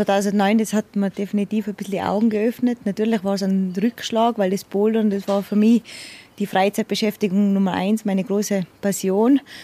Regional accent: Strengen, Tyrol, Austria; also born or lived in Bludenz; Eigentlich bin ich geboren in Bludenz, im Vorarlberg, aber ich bin keine Vorarlbergerin, ich bin Tirolerin. Meine Mutter ist nur schnell auf Bludenz, hat mich auf die Welt gebracht und ist wieder retour gefahren. Und Strengen ist ein Bergdorf im Stanzertal.

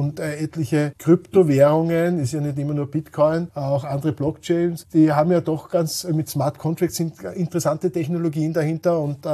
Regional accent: Austria

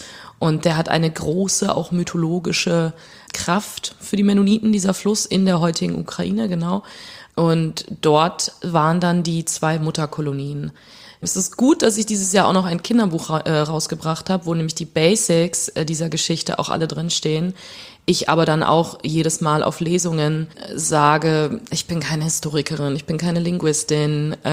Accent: Germany; also born or lived in Soviet Union; Genau, ich bin da geboren. Für alle Plotdietschen Zuhörerinnen eventuell. Ich komme aus Dorf Nummer 4.

